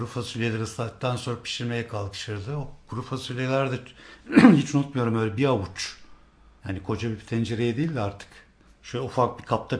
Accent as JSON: {"language": "Turkish", "region": "İzmir", "country": "Turkey", "said": "Ben Tamaşalıklıyım. İzmir Tamaşalık mahallesini anlatır Miskinler Tekkesi de."}